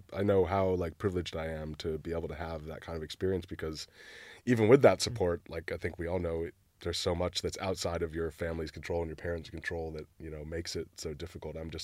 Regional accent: Brookline, Massachusetts, United States; You know, I grew up in Boston, Massachusetts, but more specifically, I grew up in Brookline, which is like a very nice town, super inclusive, lots of like out LGBT plus people from my school that I remember.

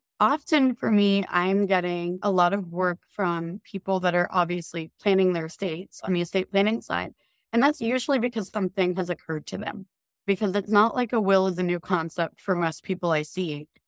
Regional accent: Houston, Texas, United States; also born or lived in Arkansas; So I'm from Arkansas, but I was raised in the Houston area. And as you mentioned, I went to Texas A&M and then I came back home to Houston to go to law school.

